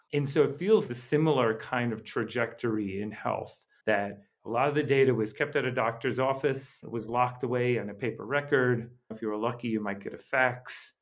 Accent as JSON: {"language": "English", "country": "United States", "tie": "born or raised there", "said": "I did growing up in the United States"}